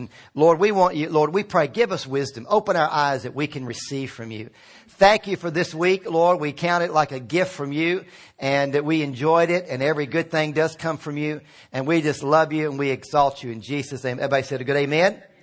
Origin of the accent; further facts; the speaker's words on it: Virginia, United States; I grew up in Virginia, and we loved the wintertime because we knew we could make money.